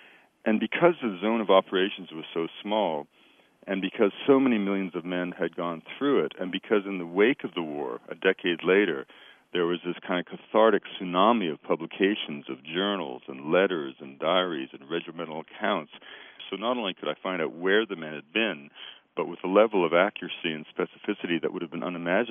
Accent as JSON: {"language": "English", "country": "Canada", "tie": "born or raised there", "said": "I grew up climbing mountains in Canada."}